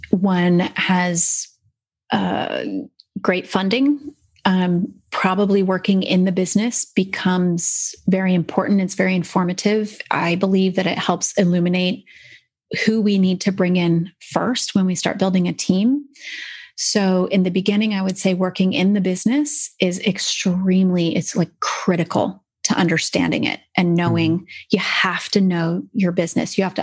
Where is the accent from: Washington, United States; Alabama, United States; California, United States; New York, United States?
Washington, United States; Seattle; I'm from Seattle originally. I know that word.